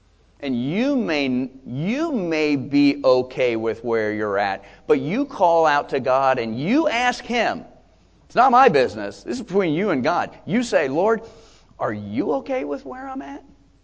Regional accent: Georgia, United States; When I grew up in South Georgia, and there's kind of a saying we'd have

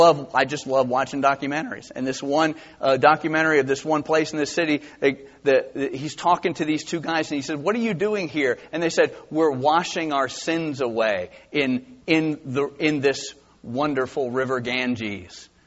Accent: Ireland; But I could say, listen, it's because I'm Irish.

